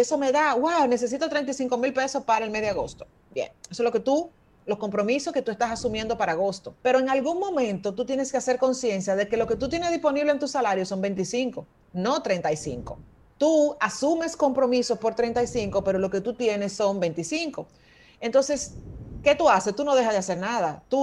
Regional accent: Dominican Republic; nosotros estamos muy acostumbrados como dominicanos a ver el cheleo

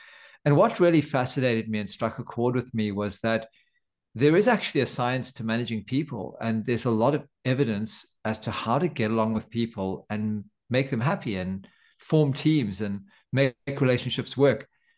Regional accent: South Africa; moved away as an adult; now in Australia; I was born in South Africa, and I grew up actually in apartheid South Africa, which was something of an interesting experience. And then I finished my medical degree there. I moved to Australia quite a lot later on.

